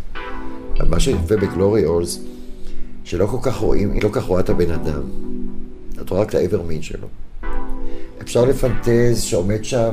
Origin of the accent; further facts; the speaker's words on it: Herzliya, Tel Aviv District, Israel; born there; יליד הרצליה, בין, במאי חגגתי 69